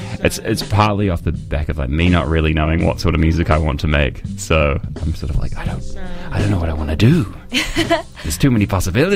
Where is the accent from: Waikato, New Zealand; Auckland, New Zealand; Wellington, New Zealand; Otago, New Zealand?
Otago, New Zealand; Dunedin; growing up in Dunedin, going to school here, a lot of people don't leave